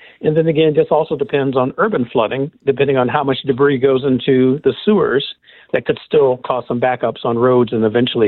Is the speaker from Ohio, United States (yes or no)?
yes; Cleveland, Ohio, United States; I'm from Cleveland originally, and I'm much more cold tolerant